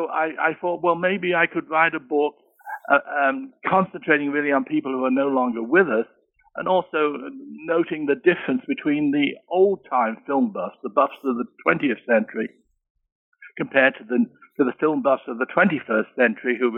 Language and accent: English; Birmingham, West Midlands, United Kingdom; born there; I was born in Birmingham, England.